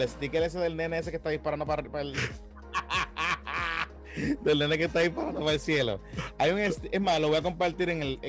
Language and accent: Spanish; Carolina, Puerto Rico; also born or lived in Ponce; por adopción, que estuve varios años viviendo allá. Así que, por eso es que soy más insoportable. Soy de Carolina y de Ponce, imagínense.